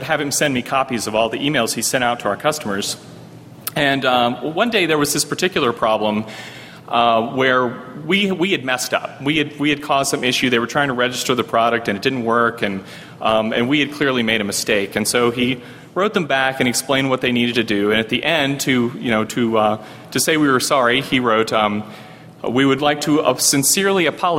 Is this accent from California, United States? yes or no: no; Mississippi, United States; also born or lived in Alamogordo, New Mexico; I was born in Alamogordo, New Mexico, on an Air Force base. My dad was in the Air Force at the time, and my mom and dad are actually here today. Spent my childhood, I grew up all the way through college in Mississippi